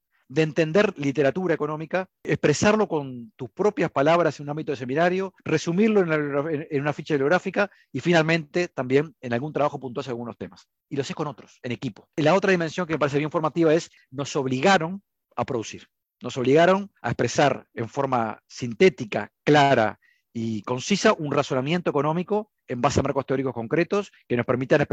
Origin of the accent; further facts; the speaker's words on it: Uruguay; debates que nos trascienden como uruguayos